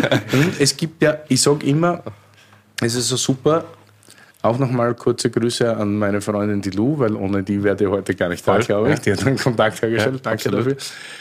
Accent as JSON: {"language": "German", "region": "Styria", "country": "Austria", "said": "ich bin eigentlich Steirer."}